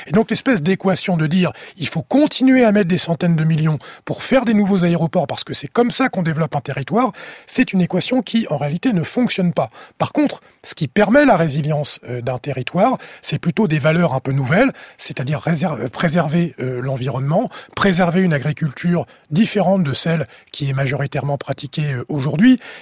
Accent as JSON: {"language": "French", "region": "Normandy", "country": "France", "tie": "born there", "said": "Moi, je suis né en Normandie."}